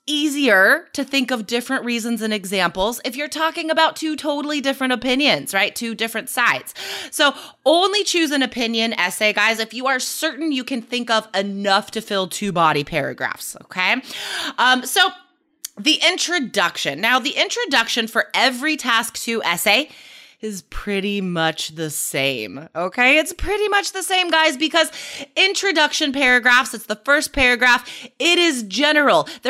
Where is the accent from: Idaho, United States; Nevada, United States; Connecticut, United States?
Nevada, United States; I haven't seen wild horses since I was growing up in Nevada.